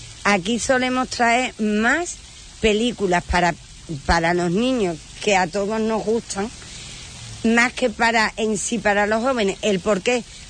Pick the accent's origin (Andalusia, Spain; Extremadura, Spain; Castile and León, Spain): Andalusia, Spain; Palos de la Frontera; la verdad es que Palos no es porque sea mi pueblo, pero mi pueblo es precioso.